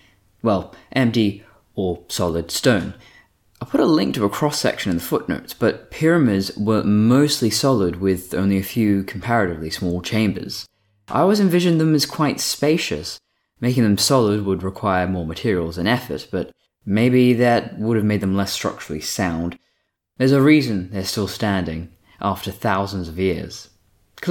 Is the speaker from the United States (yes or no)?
no; Western Australia, Australia; For example, my hometown has these coordinates. Latitude -31.952712, longitude 115.86048, with an altitude of 26 meters above sea level.